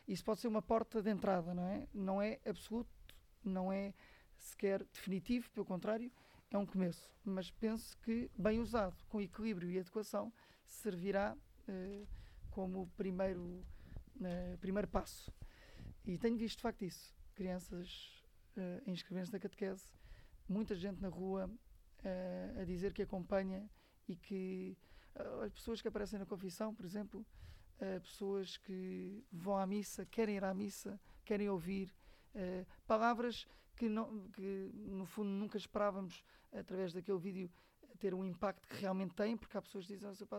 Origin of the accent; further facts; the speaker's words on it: Lisbon, Portugal; Eu que sou de Lisboa, sou menino de Lisboa, mas estou muito bem no Oeste, muito contente por estar aqui